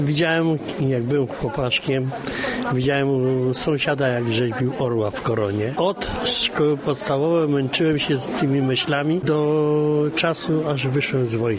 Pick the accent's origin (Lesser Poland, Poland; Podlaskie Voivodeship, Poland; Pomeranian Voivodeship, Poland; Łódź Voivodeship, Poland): Łódź Voivodeship, Poland; Kutno; To znaczy, my z Kutna należeliśmy, zaczynaliśmy też w muzeum